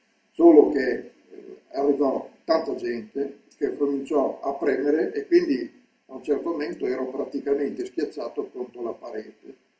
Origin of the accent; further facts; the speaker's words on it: Milan, Lombardy, Italy; born there; sono nato a Milano il 17 agosto 1930.